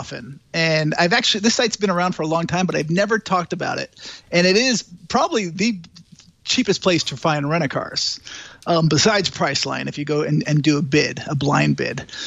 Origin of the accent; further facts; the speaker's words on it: Connecticut, United States; I'm in my home state of Connecticut, where I grew up.